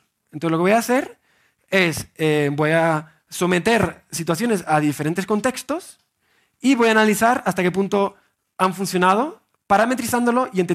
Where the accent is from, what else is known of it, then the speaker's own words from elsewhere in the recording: Spain; pues vengo desde España a Barranquilla